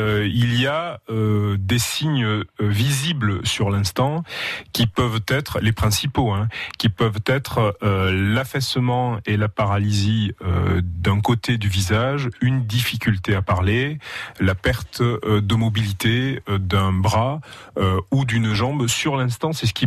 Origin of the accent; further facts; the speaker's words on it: Nouvelle-Aquitaine, France; La Nouvelle-Aquitaine, puisqu'on est issu d'à côté de Bordeaux.